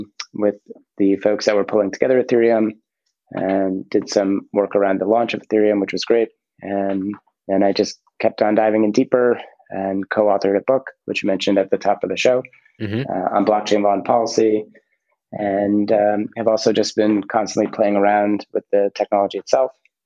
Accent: New Jersey, United States; So I grew up on the East Coast of the US in New Jersey

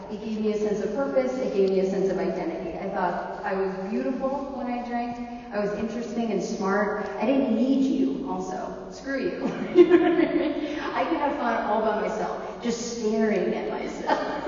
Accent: West Coast, United States; So, I grew up in an alcoholic home. I'm from the West Coast.

